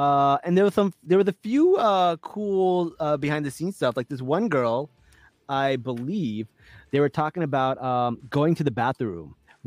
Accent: New York, United States; I'm sorry. I'm from New York.

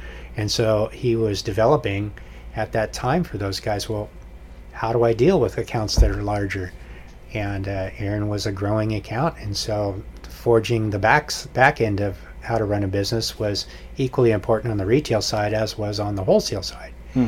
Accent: Foster City, California, United States; I grew up in the Bay Area, a place called Foster City, which is just on the other side of Half Moon Bay.

